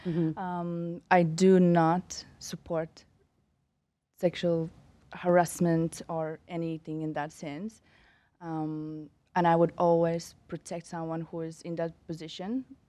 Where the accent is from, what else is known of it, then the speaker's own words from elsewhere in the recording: Latvia; moved away; Well, I was born in Latvia, but I have not lived there for like 13 years, I guess. Mm-hmm. But I guess that's my background. That's where I grew up. And I was born in the year of Latvia separating from communism.